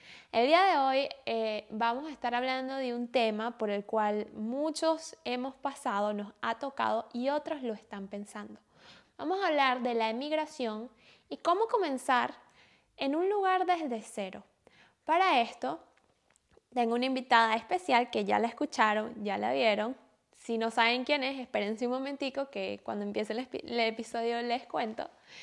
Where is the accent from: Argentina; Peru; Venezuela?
Venezuela; now in Vienna, Austria; Las dos somos venezolanas y bueno, ¿estamos viviendo en dónde?